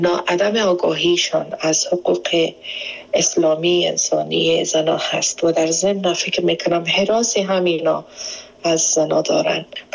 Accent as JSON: {"language": "Persian", "country": "Afghanistan", "moved": "as an adult", "said": "به اثر آنچه که در افغانستان صورت گرفت مجبور به ترک افغانستان برای اولین بار شدیم"}